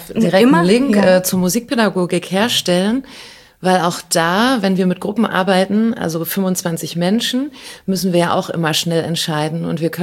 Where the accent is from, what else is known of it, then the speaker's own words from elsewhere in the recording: Harz, Germany; Also ich bin im Harz zur Schule gegangen, wirklich in der Provinz, kann man sagen, also eine Kleinstadt.